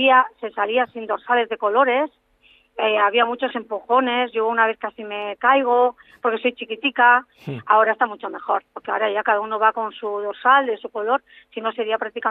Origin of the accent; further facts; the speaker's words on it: Andoain, Basque Country, Spain; now in Berriozar, Spain; Yo soy de Andoain, pero ahora vivo de Andoain, en Gipuzkoa, muy cerca de San Sebastián.